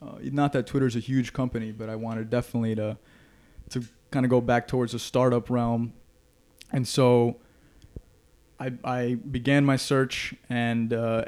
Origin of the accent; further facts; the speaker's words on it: Orlando, Florida, United States; I grew up in Orlando, Florida to immigrant parents.